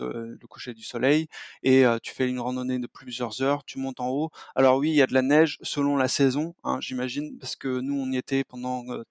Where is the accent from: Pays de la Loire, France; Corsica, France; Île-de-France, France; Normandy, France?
Île-de-France, France; Paris; also born or lived in Berlin; moi qui suis un peu de ville, on va dire, je suis de Paris et de Berlin